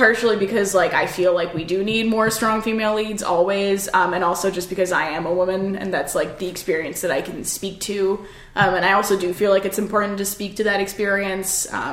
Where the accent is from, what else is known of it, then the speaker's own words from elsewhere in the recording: Canada; now in Brooklyn, United States; I'm Canadian living in the States, in Brooklyn